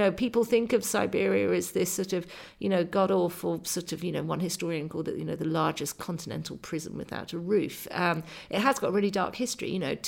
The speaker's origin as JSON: {"language": "English", "region": "England", "country": "United Kingdom", "said": "I'm a English writer, I'm knocking on the door of Putin's Russia saying, have you got a piano?"}